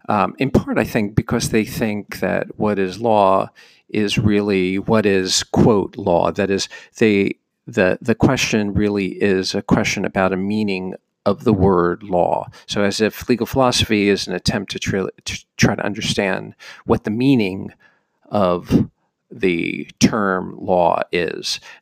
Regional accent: New Jersey, United States; I grew up in New Jersey and listened to … all through my childhood.

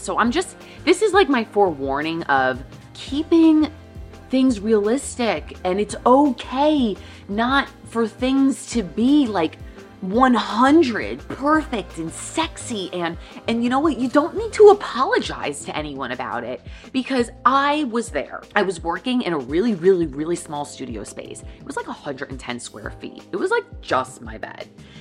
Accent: New York, United States; So growing up on Long Island, I grew up with a really suburban lifestyle.

